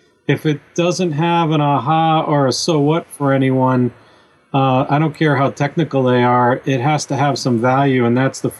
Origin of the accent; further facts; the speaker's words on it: Midwest, United States; I grew up in the Midwest in a farm town without any real network connections.